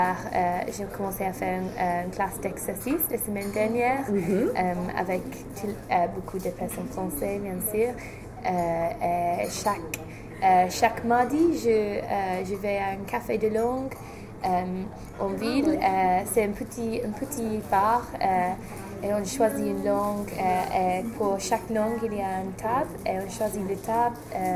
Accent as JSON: {"language": "French", "region": "England", "country": "United Kingdom", "second_language": "French", "said": "parce que bien sûr, je suis anglaise"}